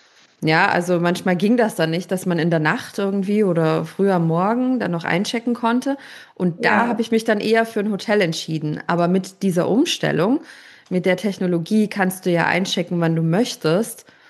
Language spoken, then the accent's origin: German; Leipzig, Saxony, Germany; in meiner Heimatstadt Leipzig